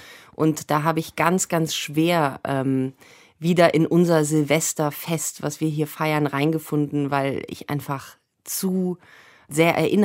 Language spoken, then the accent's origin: German; Bonn, North Rhine-Westphalia, Germany; Wir sind zusammen aufgewachsen in Bonn.